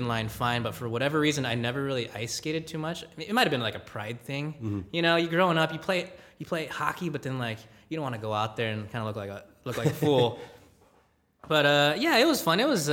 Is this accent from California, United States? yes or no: yes; Gardena, California, United States; Yeah, so I grew up in Gardena, California. Even though it's, I guess, technically LA County, I actually grew up a Ducks fan.